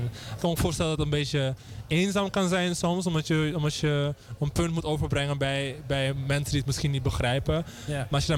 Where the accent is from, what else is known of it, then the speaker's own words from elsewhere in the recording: Suriname; now in Netherlands; Ik ben in Suriname opgegroeid.